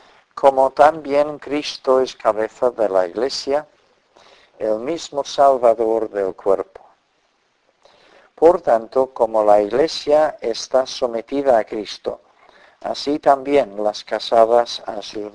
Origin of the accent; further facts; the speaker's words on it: England, United Kingdom; Spanish is a second language; Si alguna vez vais a mi país de origen, Inglaterra, descubriréis que hay muchas personas raras.